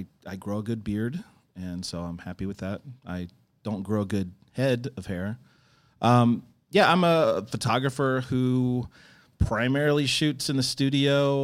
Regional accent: North Carolina, United States; I come from North Carolina, and lived most of my early years there

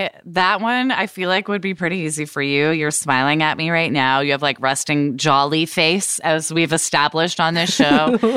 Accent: Portland, United States; that's like something that would happen, like, back in my hometown of Portland

